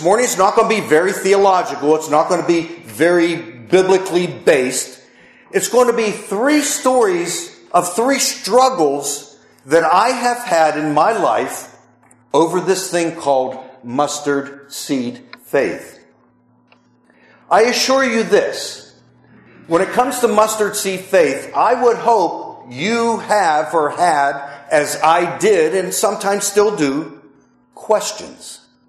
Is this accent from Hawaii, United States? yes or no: no; Pittsburgh, Pennsylvania, United States; it would be the Pittsburgh Pirates, considering I'm from Pittsburgh.